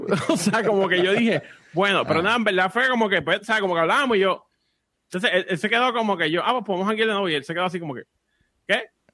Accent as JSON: {"language": "Spanish", "country": "Puerto Rico", "said": "Soy yo como buen puertorriqueño, a las 6:40 fue que yo empecé a salir de mi casa."}